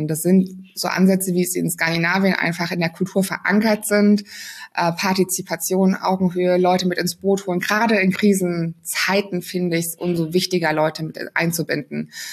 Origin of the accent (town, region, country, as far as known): Germany